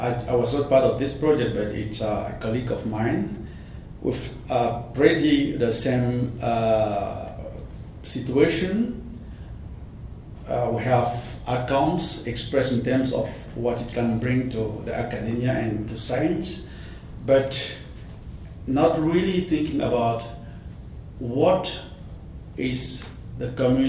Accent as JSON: {"language": "English", "region": "Centre", "country": "Cameroon", "said": "I come from Cameroon. I come from Central Africa. Cameroon is located in the Central African region, and in Cameroon I happen to come from the central region of Cameroon. So I'm part of the Bati speech community, but Bati itself is part of a broader speech community known as Basa."}